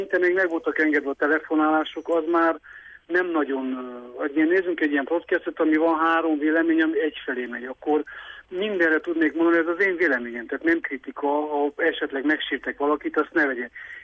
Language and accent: Hungarian; Hódmezővásárhely, Csongrád-Csanád, Hungary; a panel lakásban, mert felnőttem vásárhelyen, 90-es évek kezdetén